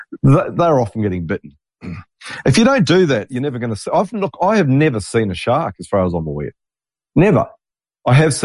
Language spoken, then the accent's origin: English; New Zealand; I grew up in New Zealand in a beautiful area. It looks exactly like where I live now.